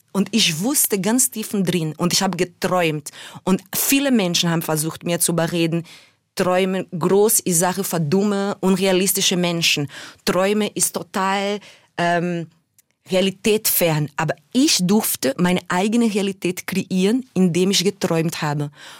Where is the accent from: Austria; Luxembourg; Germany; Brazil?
Brazil; Recife, Pernambuco; German is a second language; ich bin im Morro da Conceição geboren und in einer Favela namens Linha do Tiro aufgewachsen.